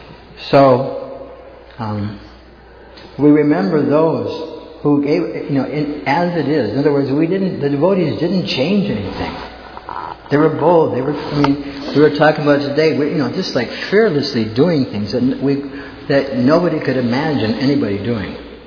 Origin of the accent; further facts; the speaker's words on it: North Dakota, United States; If someone from North Dakota, I'm from North Dakota. Probably never heard of it. Like way out there, far, far away.